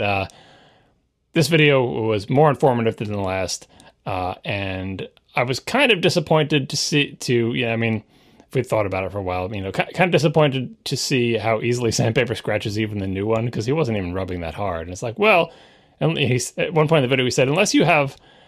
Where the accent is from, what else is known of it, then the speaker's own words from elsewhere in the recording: Long Island, New York, United States; maybe it's because I'm from Long Island and I just expect to have sand in all my clothing pockets